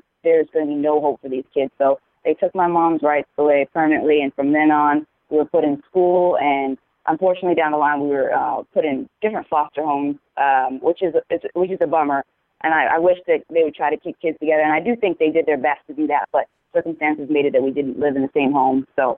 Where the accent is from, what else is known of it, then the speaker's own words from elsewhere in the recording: Hawaii, United States; also born or lived in Mississippi; So coming back to Oahu, where it all started, my mom moved us here when we were one. I was 1 year old. My brother was 4.